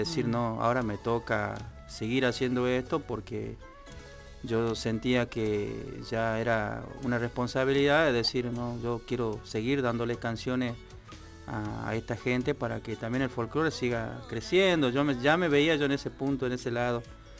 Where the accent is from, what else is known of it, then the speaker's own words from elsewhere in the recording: La Ovejería, Jujuy, Argentina; also born or lived in El Carmen; En el Carmen, y bueno, la situación de mi familia me llevó a vivir a una zona que se llama La Ovejería, que es de ahí cerca, como unos 12, 13, quizás 14 kilómetros más para abajo. Y ahí me crié ahí y fui peón rural mucho tiempo